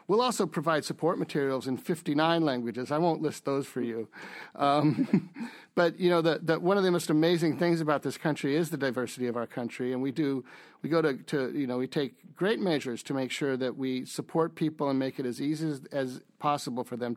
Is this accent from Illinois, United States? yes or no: no; California, United States; I'm from California, so I was very sensitive to the forest fires that happened last year.